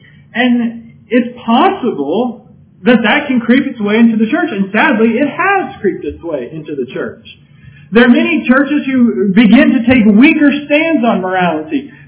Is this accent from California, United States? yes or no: yes; California, United States; I was raised in California, and I ask that you don't hold that against me. I lived there for about 17 years, but I wasn't totally corrupted by them